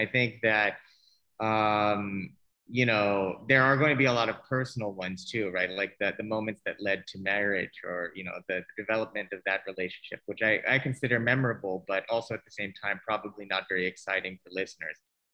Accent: California, United States; when I was growing up in the States and I was surfing there, you know, the culture, it's old

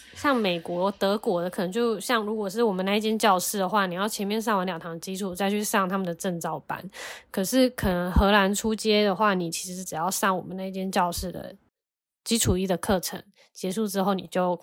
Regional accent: Tainan, Taiwan; 对啊，而且我是台南人耶，很难控制音量。

